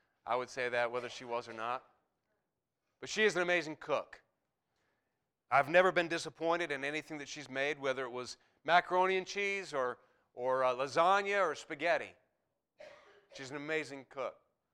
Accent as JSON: {"language": "English", "region": "the South", "country": "United States", "said": "because we're from the South, it was brutally cold yesterday in Auburn."}